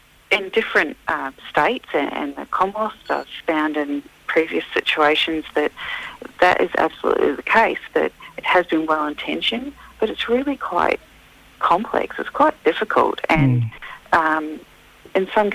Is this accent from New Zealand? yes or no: yes; New Zealand; I am originally from New Zealand, and my husband is Māori from New Zealand as well.